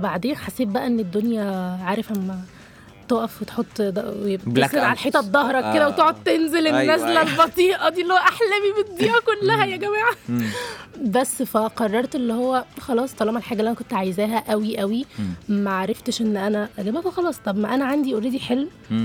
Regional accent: Egypt; وعشان احنا الصناعة عندنا في مصر محترمة جدا

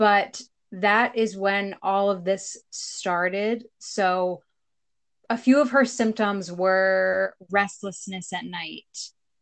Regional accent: Pennsylvania, United States; moved away as an adult; I live in South Carolina. I'm originally from Pennsylvania. We have lived in South Carolina for about 4 years now.

